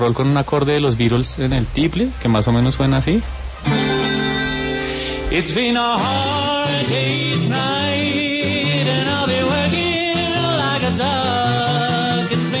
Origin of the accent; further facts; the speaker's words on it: Bogotá, Colombia; somos 3 rolos y un laboyano